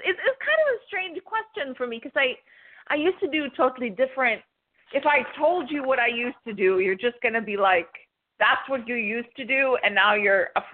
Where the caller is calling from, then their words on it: Florida, United States; I'm calling from Florida.